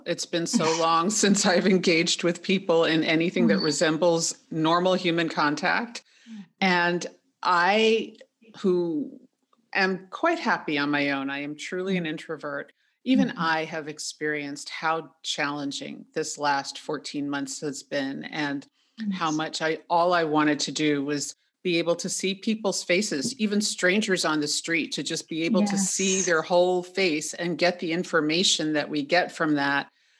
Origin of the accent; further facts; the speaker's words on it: Manhattan, New York, United States; I'm from Manhattan, and watching what New York City went through was just heartbreaking.